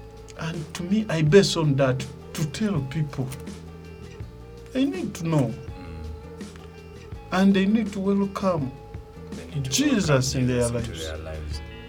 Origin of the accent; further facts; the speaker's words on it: Chamatende, Uganda; now in Kampala, Uganda; But I'm here in Kampala. And I cannot even introduce myself to people and tell them, you see, I'm a man from Chamatende. Because they don't know.